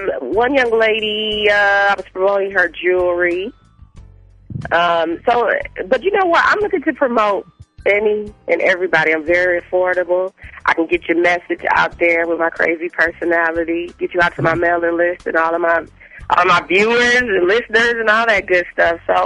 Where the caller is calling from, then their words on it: Flint, Michigan, United States; I'm in Michigan, right outside of Flint.